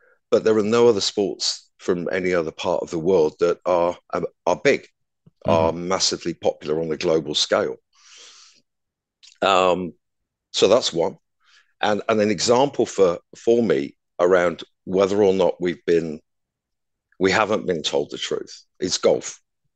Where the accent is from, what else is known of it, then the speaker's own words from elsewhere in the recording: Bath, South West England, United Kingdom; Like I grew up near Bath. So we have the Roman baths.